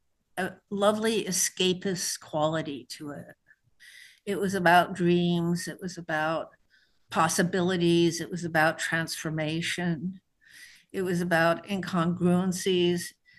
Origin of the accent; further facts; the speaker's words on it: New Mexico, United States; born there; also born or lived in France; I was born in New Mexico. My father was French and wanted to go meet some Indians. So my parents were in New Mexico to meet Indians when I was born.